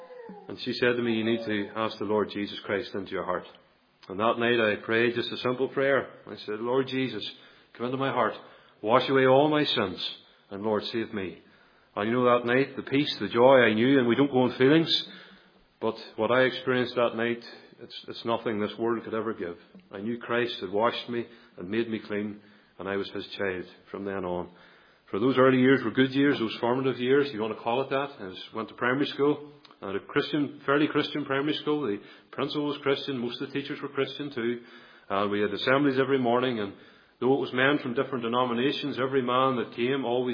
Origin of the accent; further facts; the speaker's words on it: Portglenone, Northern Ireland, United Kingdom; I was originally from Port Nolan's, just a few miles away from there.